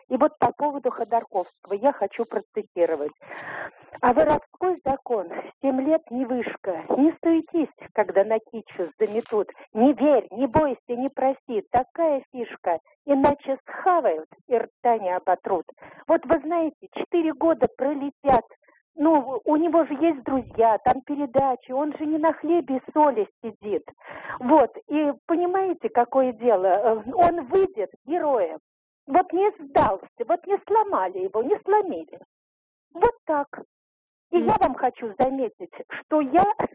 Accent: Moscow, Russia; я москвичка. Мне 60 лет.

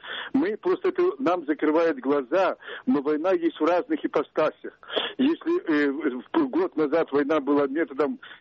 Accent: Moscow, Russia; я из Москвы.

